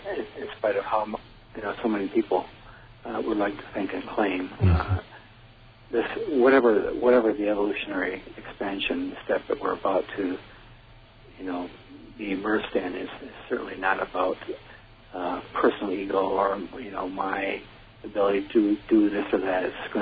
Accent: Omaha, Nebraska, United States; I'm from Omaha.

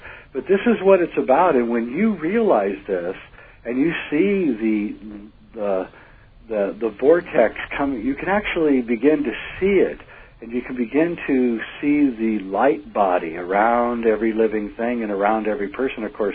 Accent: Nebraska, United States; You know, in Missouri, as when I grew up in Nebraska, you know, we have tornadoes.

